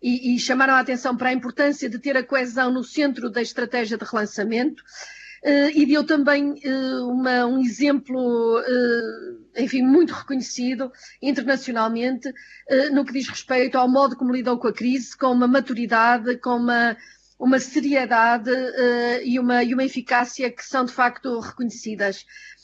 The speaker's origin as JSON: {"language": "Portuguese", "country": "Portugal"}